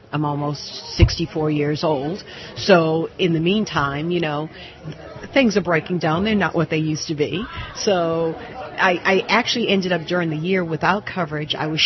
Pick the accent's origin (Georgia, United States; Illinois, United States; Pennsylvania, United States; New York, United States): Georgia, United States; Stone Mountain; Stone Mountain, Georgia.